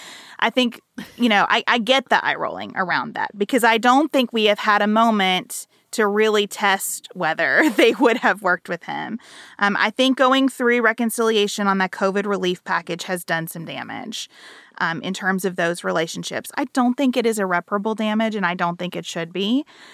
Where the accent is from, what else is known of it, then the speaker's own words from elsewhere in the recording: United States; Because as an American, again, I don't believe we're in an autocracy.